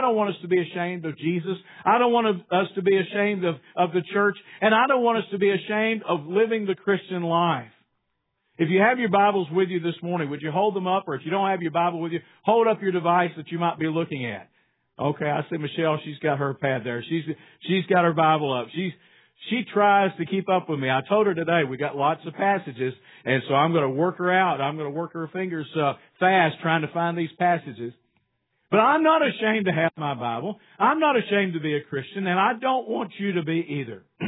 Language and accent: English; United States; because I am an American, and I'm glad to be so. But I'm also a Christian.